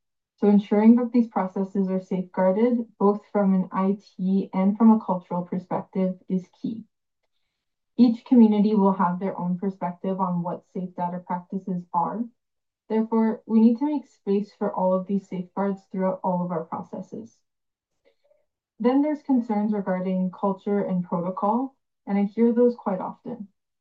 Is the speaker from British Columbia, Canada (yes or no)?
no; Ontario, Canada; I'm from Doki's First. Nation, and I am their clan. I'm Anishinaabe and Franco-Ontarian.